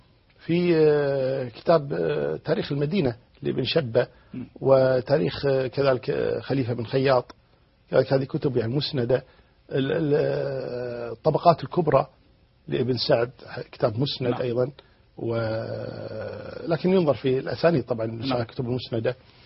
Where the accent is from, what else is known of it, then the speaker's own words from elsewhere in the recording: Kuwait; يعني عندنا في الكويت